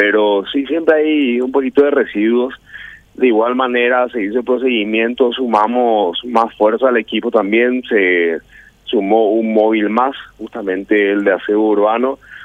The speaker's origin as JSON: {"language": "Spanish", "town": "Sajonia", "region": "Asunción", "country": "Paraguay", "said": "me tocó ver la misma cosa, que yo soy de Sajonia"}